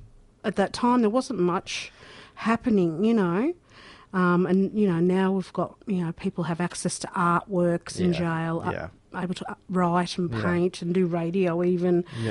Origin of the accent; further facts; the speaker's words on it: Deniliquin, New South Wales, Australia; So I was born in a place called Denny, or short for Deniliquin, they call it Dinny. And I grew up in New South Wales